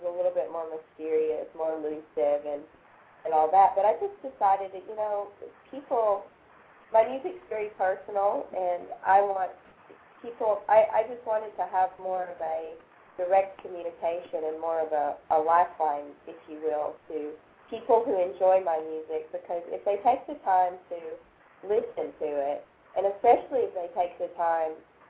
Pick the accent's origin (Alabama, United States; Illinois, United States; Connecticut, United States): Alabama, United States; I'm from Alabama, and I come from you know, very down-to-earth people and people of the land